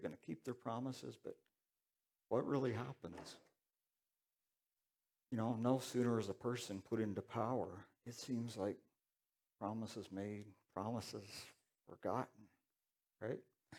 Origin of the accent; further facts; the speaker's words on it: Toronto, Ontario, Canada; it was a bit of a culture shock after growing up in Toronto.